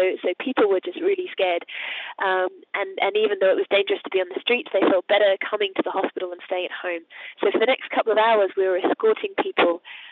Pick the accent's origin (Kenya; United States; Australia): Australia; I'm from Australia.